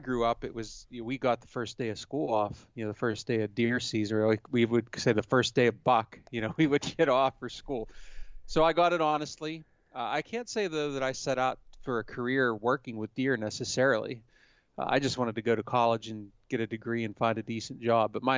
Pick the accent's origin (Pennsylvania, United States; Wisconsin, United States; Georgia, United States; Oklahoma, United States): Pennsylvania, United States; I know, actually, growing up in Pennsylvania, and I know you've had the same thing in Michigan.